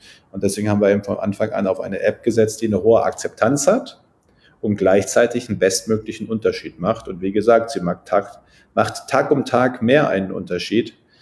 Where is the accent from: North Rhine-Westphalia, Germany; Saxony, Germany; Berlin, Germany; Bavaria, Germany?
North Rhine-Westphalia, Germany; ich bin ja Münsterländer, bei uns ist alles flach. Und zwar wirklich richtig flach. Das geht ja in die Niederlande über.